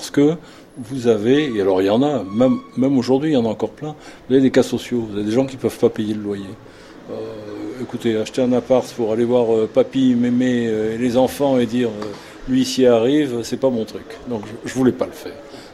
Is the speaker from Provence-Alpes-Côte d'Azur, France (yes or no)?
yes; Nice, Provence-Alpes-Côte d'Azur, France; now in Paris, France; je suis niçois, je suis monté à Paris.